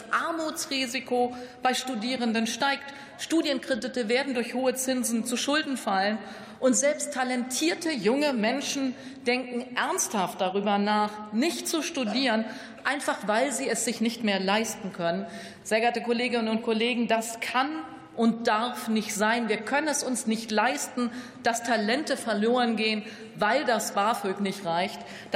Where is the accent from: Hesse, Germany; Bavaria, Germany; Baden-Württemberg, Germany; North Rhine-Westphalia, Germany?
North Rhine-Westphalia, Germany; Münster; aus meiner Heimat, aus Nordrhein-Westfalen, könnte ich viele, viele Beispiele nennen, ob Wasserstofftechnologie im Ruhrgebiet, künstliche Intelligenz in Aachen, Batterieforschung bei mir zu Hause in Münster.